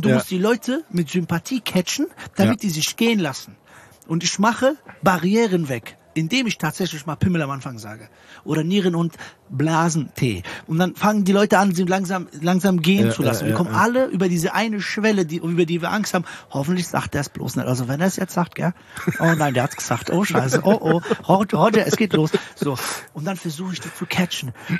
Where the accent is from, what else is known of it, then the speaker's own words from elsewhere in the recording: Frankfurt, Hesse, Germany; ich komme aus Frankfurt